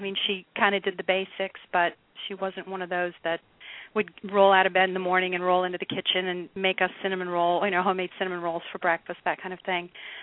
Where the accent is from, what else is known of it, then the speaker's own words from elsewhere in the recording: Australia; also born or lived in Brazil; I grew up in Australia, and I was born in Brazil, grew up in Australia.